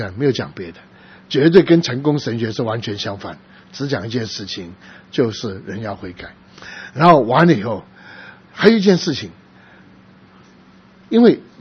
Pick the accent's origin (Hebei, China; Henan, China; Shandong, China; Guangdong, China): Guangdong, China; 我们广东人讲的话就轰轰烈烈，